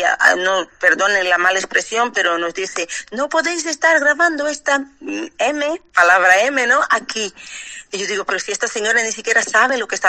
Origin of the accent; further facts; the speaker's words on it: Lisbon, Portugal; also born or lived in Angola; Yo nací en Angola, he crecido en Lisboa, tengo doble nacionalidad, porque mi familia, la mitad son portugueses, la mitad son angolanos, y mi familia, todo el mundo tiene doble nacionalidad.